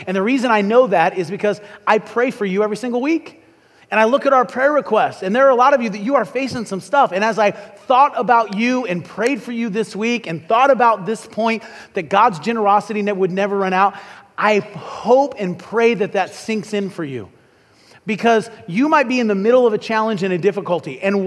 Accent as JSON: {"language": "English", "region": "Illinois", "country": "United States", "tie": "born or raised there", "said": "But I grew up in Illinois, which I like to say is a great place to be from but not live."}